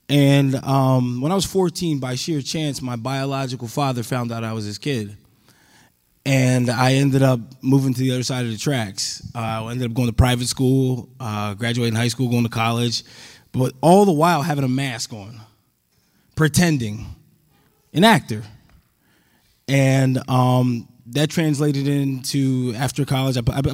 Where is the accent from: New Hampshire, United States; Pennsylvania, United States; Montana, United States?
Pennsylvania, United States; Harrisburg; I'm 34 years old. I'm from Harrisburg, Pennsylvania.